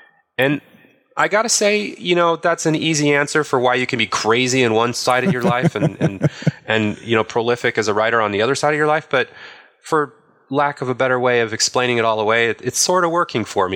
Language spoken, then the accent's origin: English; Utah, United States; a lot of people have growing up in Utah, like you and I both did, at least.